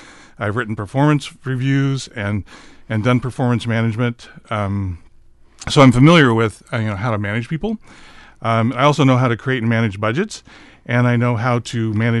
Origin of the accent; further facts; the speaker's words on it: Dallas, Oregon, United States; born there; I was born in Dallas, Oregon, down by Salem.